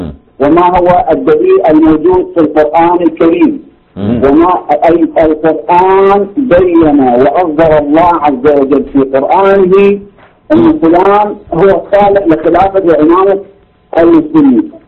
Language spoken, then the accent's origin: Arabic; Southern Iraq, Iraq; انا مو سوداني، انا عراقي من جنوب العراق.